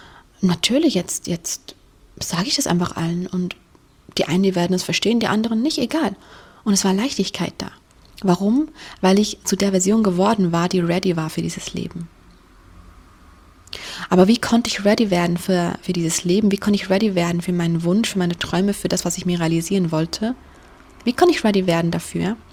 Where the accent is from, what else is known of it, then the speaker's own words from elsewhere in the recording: Switzerland; ich will mein Heimatland, die Schweiz, verlassen, ich will auf Reisen gehen.